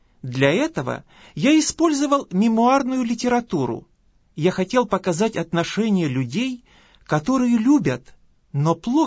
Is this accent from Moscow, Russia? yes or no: no; Saint Petersburg, Russia; Потому что у моего родного города есть какая-то аура, какая-то энергетика, которая помогает мне работать.